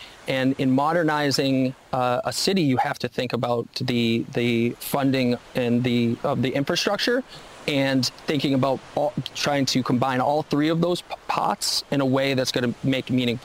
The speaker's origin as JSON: {"language": "English", "town": "Belchertown", "region": "Massachusetts", "country": "United States", "tie": "born or raised there", "said": "I come from Belchertown. That's where I was raised."}